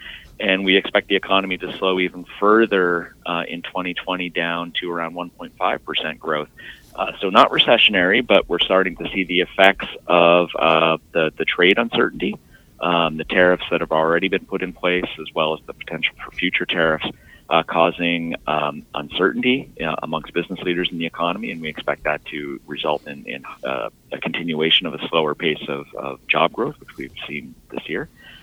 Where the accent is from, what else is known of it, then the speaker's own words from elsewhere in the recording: Canada; moved away as an adult; I am. I'm actually a dual citizen. So I did my undergraduate at the University of Ottawa, moved down to Boston to do my graduate work in economics at Boston College